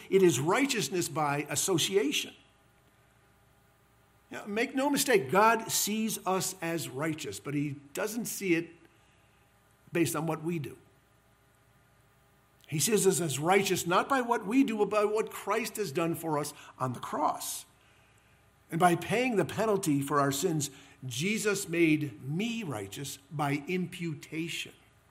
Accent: New York, United States; When the New York Giants lose, New York loses, and to some extent, I, as a New Yorker, lose.

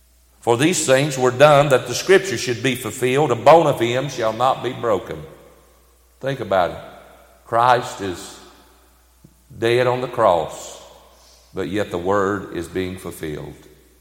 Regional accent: Spielcorn, North Carolina, United States; I'm a country boy. I'm from Spielcorn, North Carolina.

